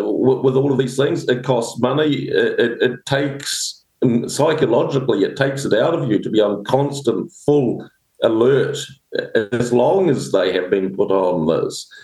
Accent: New Zealand; as a Kiwi, I can relate totally to how they do it.

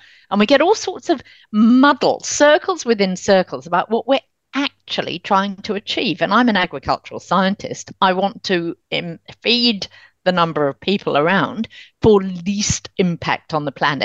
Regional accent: United Kingdom; moved away as an adult; And Britain, my home country, I lived there until I was 19

